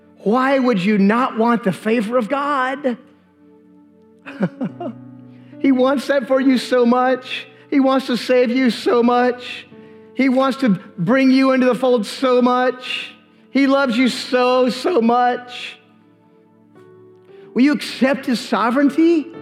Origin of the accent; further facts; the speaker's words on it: Alabama, United States; I mean, after all, I'm from Alabama. Who doesn't love Jesus?